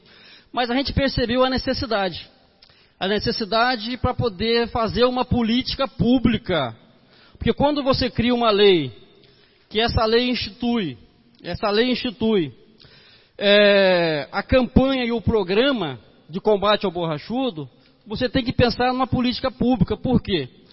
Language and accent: Portuguese; Alfredo Chaves, Espírito Santo, Brazil; sou natural de Alfredo Chaves, sou nascido aqui.